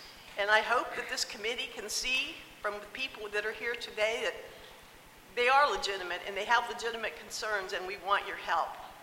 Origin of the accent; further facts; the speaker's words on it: Clermont, Florida, United States; I'm from Claremont, Florida